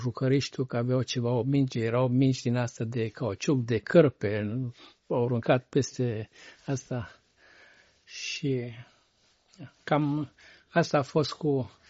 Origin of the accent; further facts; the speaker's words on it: Dudeștii Vechi, Timiș County, Romania; Deci eu sunt din Dudești Vechi, atunci se numea Beșinova Veche. Au dus 87 de familii, au fost deportate, este un sat de bulgari, deci la vremea respectivă erau chiar numai bulgari